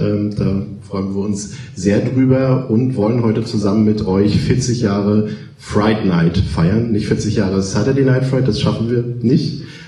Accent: Northern Germany, Germany; born there; Ich komme ja hier auch aus dem Norden gebürtig

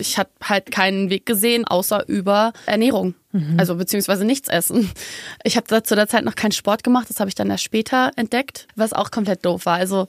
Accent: Munich, Bavaria, Germany; Ich bin auch eigentlich Münchnerin, by the way.

